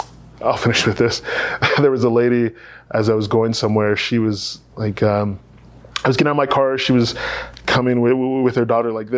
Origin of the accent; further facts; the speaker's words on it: Arizona, United States; Because here, it's like, I'm from Arizona, and Arizona is like Utah.